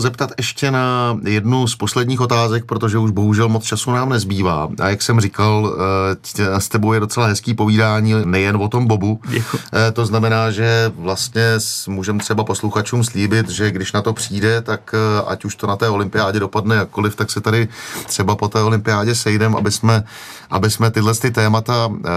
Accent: Liberec, Liberec Region, Czechia; Jsem z Liberce

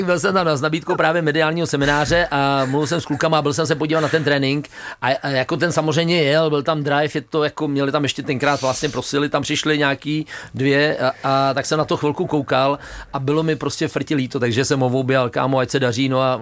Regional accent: Liberec, Liberec Region, Czechia; je potřeba říct, že já jsem z Liberce, to znamená, já to vrchem mám 100 kilometrů.

